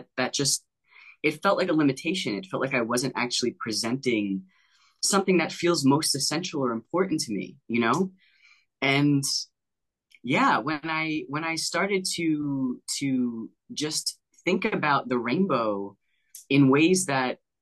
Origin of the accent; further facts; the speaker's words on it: New York, United States; You know, I grew up in New York.